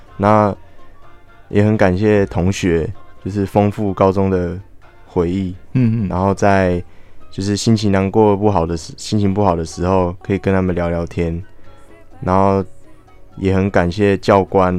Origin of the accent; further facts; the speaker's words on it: Hualien, Hualien County, Taiwan; 我来自花莲，然后毕业于花莲县四维高中